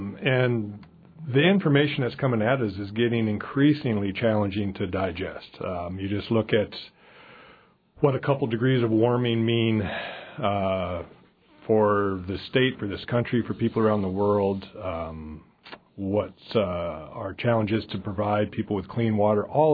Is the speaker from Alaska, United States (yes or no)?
yes; Juneau, Alaska, United States; And I grew up here in Juneau